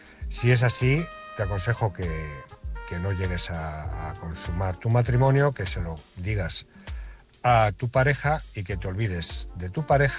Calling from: Guadalajara, Castilla-La Mancha, Spain; corresponsal de Guadalajara, y os hablo desde Guadalajara.

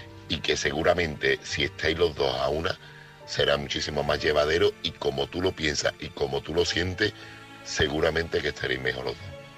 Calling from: Seville, Andalusia, Spain; corresponsal de Sevilla

